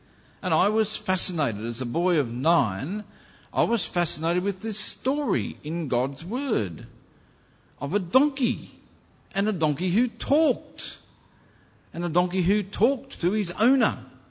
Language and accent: English; Kempsey, New South Wales, Australia; 1959 was when I was living and growing up in Kempsey. Small country town, partway up the coast of New South Wales.